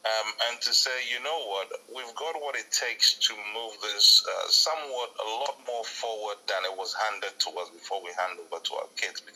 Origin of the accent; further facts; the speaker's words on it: Ghana; I'm no different from any other Ghanaian. I'm very Ghanaian. And I love my country.